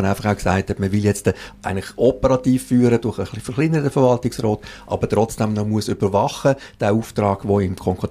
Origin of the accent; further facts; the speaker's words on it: Nuglar, Solothurn, Switzerland; Also, ich bin verheiratet, habe 4 Kinder, aufgewachsen im Kanton Solothurn, Schwarzbubenland, Nugla, St. Pantaleon, wo ich jetzt auch wieder wohne.